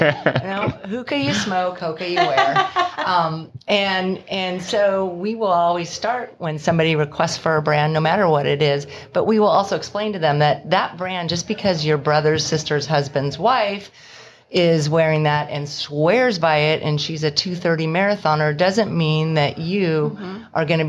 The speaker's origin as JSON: {"language": "English", "town": "Naperville", "region": "Illinois", "country": "United States", "lives_now": "Ridgefield, United States", "said": "I came from Naperville, Illinois, which were Naperville Running Company, a great running store that has incredible community and really was my sort of family. I came to Ridgefield and there was nothing there."}